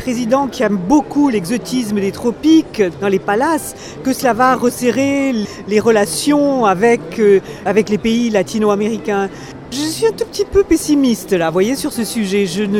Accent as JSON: {"language": "French", "country": "France", "said": "je lis l'espagnol et le portugais, mais je suis étrangère, je suis française."}